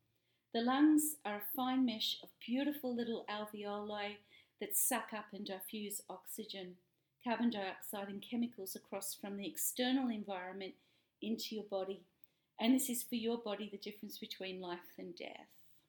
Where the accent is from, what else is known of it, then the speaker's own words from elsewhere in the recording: Australia; I'm an Australian naturopath, nutritionist and medical herbalist.